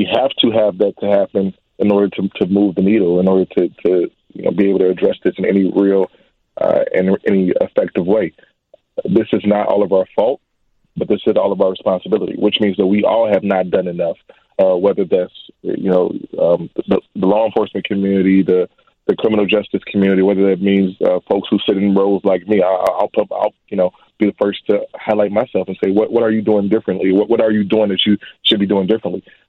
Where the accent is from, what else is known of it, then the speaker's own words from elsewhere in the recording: Chicago, Illinois, United States; you know, I'm from Chicago. This is not who we are, but this is absolutely where we are.